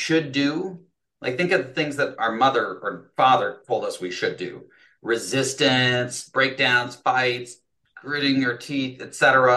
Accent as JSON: {"language": "English", "town": "Fort Collins", "region": "Colorado", "country": "United States", "tie": "born or raised there", "said": "There we go. My hometown."}